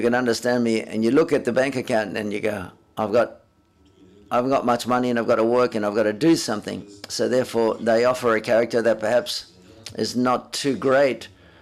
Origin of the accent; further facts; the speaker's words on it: Brazil; English is a second language; Hi, I'm from Brazil.